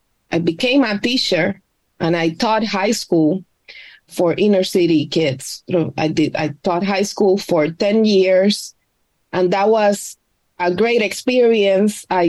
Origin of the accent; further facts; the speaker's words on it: Puerto Rico; I come from Puerto Rico. I did all my education at a Catholic elementary and high school. And then I went to, or I attended Escuela de Artes Plásticas de Puerto Rico.